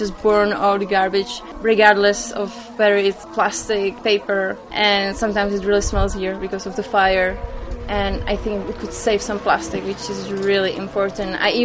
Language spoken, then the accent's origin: English; Prague, Czechia; English is a second language; now in Cambodia; I'm from the Czech Republic, from Prague.